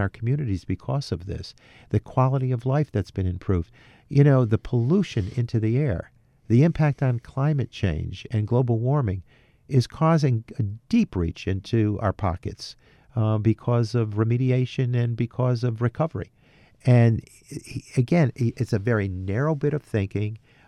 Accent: Amsterdam, New York, United States; I witnessed exactly what happened over the decades in my hometown of Amsterdam in the Mohawk Valley

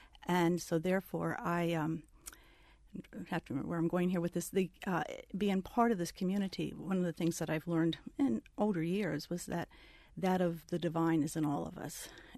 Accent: Washington, District of Columbia, United States; No, actually, I grew up in Washington, D.C., in a large Irish Catholic family, 7 children, and with certainly Catholic parents.

